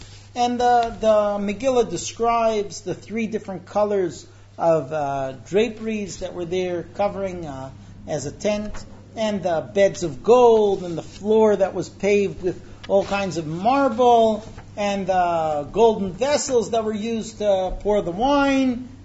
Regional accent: California, United States; I grew up in the United States. California, right.

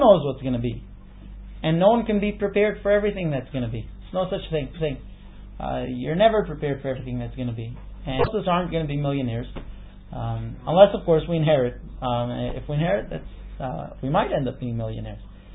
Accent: United States; I'm an American. I mean, I grew up in the United States, so I'm talking about myself.

